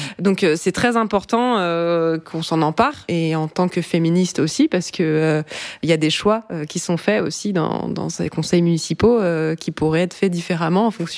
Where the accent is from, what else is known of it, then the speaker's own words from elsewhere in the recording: Brittany, France; au conseil municipal du village où j'ai grandi, en Bretagne.